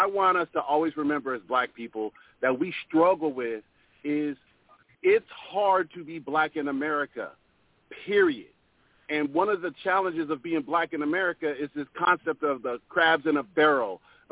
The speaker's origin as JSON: {"language": "English", "region": "Pacific Northwest", "country": "United States", "accent": "proper", "said": "Now, I'm from the Pacific Northwest. I speak with a very proper accent."}